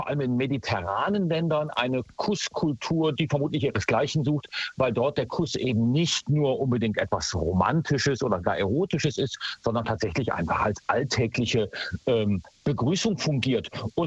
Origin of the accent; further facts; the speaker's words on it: Cologne, North Rhine-Westphalia, Germany; für mich als Rheinländer und Kölner sowieso für ein schwieriger Tag